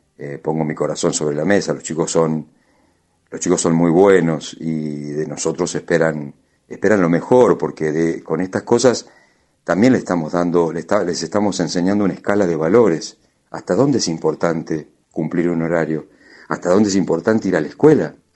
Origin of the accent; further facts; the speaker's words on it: Argentina; y como argentino que los chicos estén en la escuela